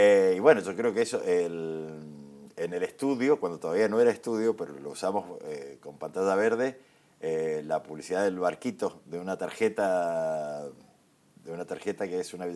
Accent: Godoy Cruz, Mendoza, Argentina; cuando yo era chico, yo soy de Godoy Cruz, el Cine Plaza para mí era mi otra casa.

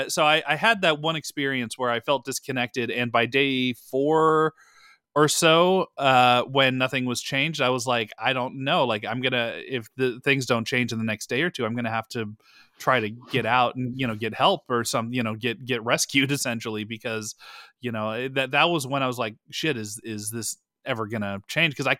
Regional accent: California, United States; moved away; So, but yeah, I grew up in California, then moved to Texas.

